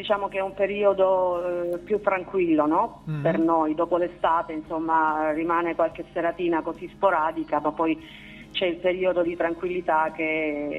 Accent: Apulia, Italy; Io sono pugliese, sono salentina

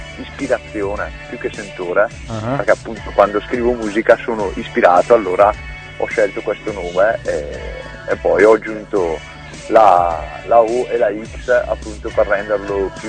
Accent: Brescia, Lombardy, Italy; Sì, sono bresciano. Sono bresciano e però ho voglia di muovermi.

